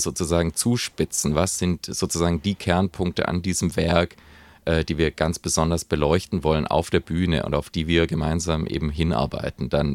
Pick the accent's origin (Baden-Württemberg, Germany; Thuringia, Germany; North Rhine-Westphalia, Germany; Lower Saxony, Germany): Baden-Württemberg, Germany; Sigmaringen; Ich komme aber ursprünglich aus Sigmaringen, also eine gute Stunde von hier. Dort bin ich geboren und aufgewachsen.